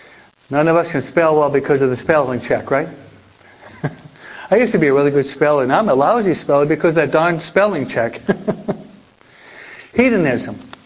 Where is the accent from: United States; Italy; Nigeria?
United States; New York; They settled where I was brought up and raised in New York, in upstate New York.